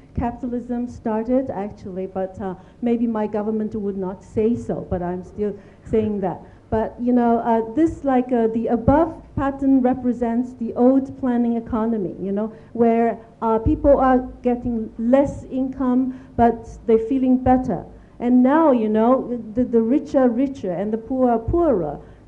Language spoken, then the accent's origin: English; China; English is a second language; Yeah, I'm from China, a journalist